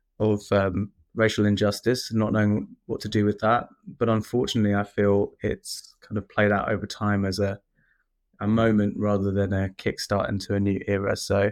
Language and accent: English; United Kingdom; my experience as a British South Asian.